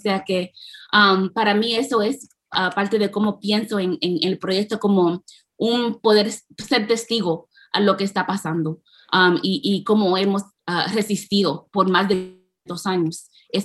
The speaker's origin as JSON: {"language": "Spanish", "country": "Puerto Rico", "said": "O sea, aquí mismo en el Caribe, donde están hablando, de donde soy yo, Puerto Rico, es el momento, el sitio de nacimiento del mundo colonial."}